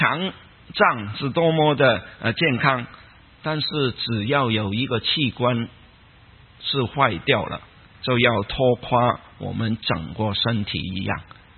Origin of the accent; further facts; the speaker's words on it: Guangdong, China; 我们广东人有一句话说，人老就精，